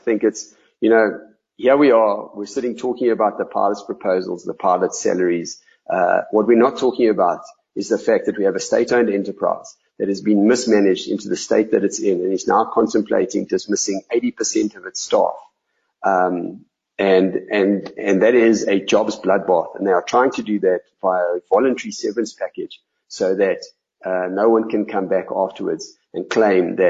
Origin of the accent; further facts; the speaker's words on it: South Africa; We stay because we're South African, for the same reason everybody else stays in this country.